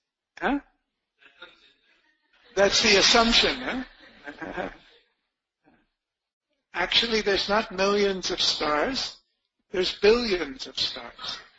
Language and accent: English; Chennai, Tamil Nadu, India; Okay, we're all from Chennai. Chennai is in India.